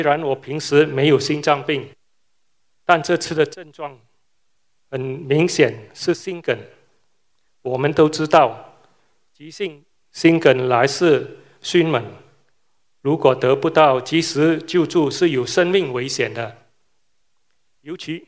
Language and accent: Chinese; Malaysia; now in Melbourne, Australia; 我是墨尔本观音堂的同修，小时候在马来西亚就信佛